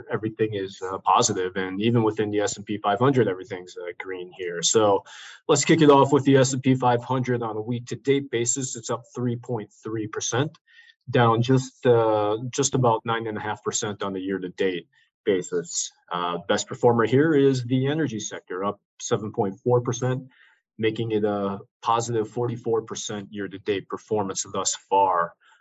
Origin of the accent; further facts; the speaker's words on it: Wisconsin, United States; now in California, United States; But growing up in Wisconsin, I remember that we would start the school year earlier if there was a lot of snow days in the preceding school year.